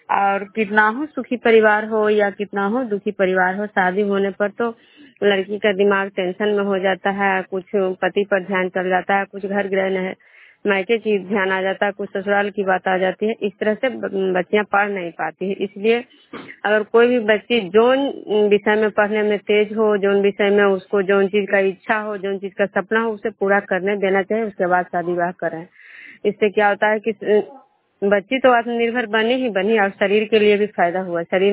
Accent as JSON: {"language": "Hindi", "town": "Vishnupur", "region": "Bihar", "country": "India", "said": "मैं विष्णुपुर ग्राम खजरा पंचायत नालंदा जिला नगर प्रखंड के निवासी हूँ।"}